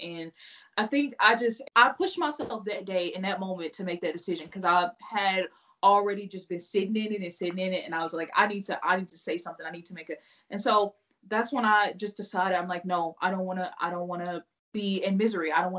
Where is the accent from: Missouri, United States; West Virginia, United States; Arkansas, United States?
Missouri, United States; now in Utah, United States; I'm from Missouri though.